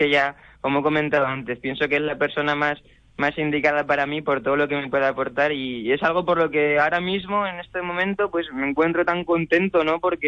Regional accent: Valeria, Castilla-La Mancha, Spain; sin olvidarnos nunca de esas raíces manchegas, ¿no? De mi pueblo, de Valeria y de toda mi familia.

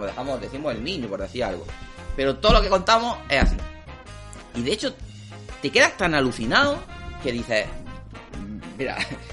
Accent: Spain; como éramos españoles

